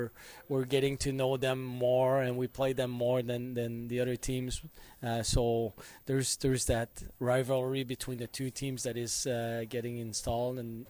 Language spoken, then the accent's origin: English; Canada; Being Canadian, part of your heart wants Team Canada to win